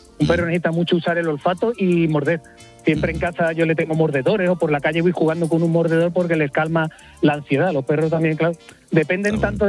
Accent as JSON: {"language": "Spanish", "town": "Seville", "region": "Andalusia", "country": "Spain", "said": "soy de Sevilla, pero llamo desde un sitio maravilloso, si conocéis, que se llama La Peña de Arias Montano, en la sierra de Huelva, en Alhajas."}